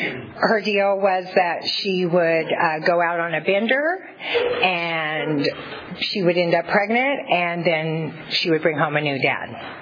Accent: Fresno, California, United States; I was born and raised in Fresno. And which is crazy, and I'm still there.

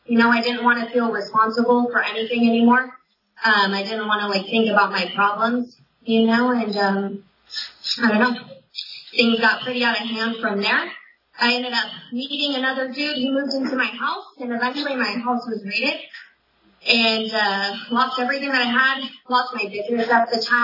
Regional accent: Fresno, California, United States; So a little bit about me, you know, I grew up in Fresno, California, have two parents that are married, you know, nothing crazy, a brother and a sister, had every opportunity afforded to me

